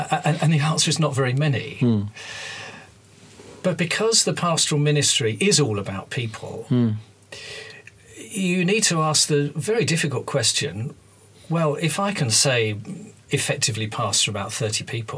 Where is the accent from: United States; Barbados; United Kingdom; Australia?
United Kingdom; Hackney, London; born there; accent: Cockney; I was born in Hackney, so technically I'm a Cockney.